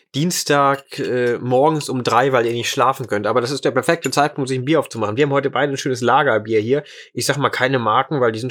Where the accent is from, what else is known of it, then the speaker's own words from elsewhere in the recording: Braunschweig, Lower Saxony, Germany; Ich komme aus Braunschweig oder aus der Nähe von Braunschweig.